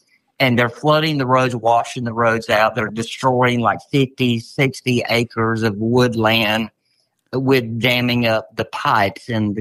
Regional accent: Douglas, Georgia, United States; now in Brunswick, United States; Yeah, I grew up in Douglas, Georgia, and I currently live in the Brunswick, Georgia, on the coast. But I grew up in Douglas, Georgia.

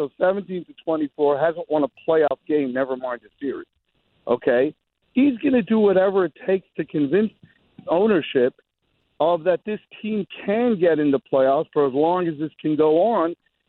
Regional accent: Canada; Well, I'm Canadian.

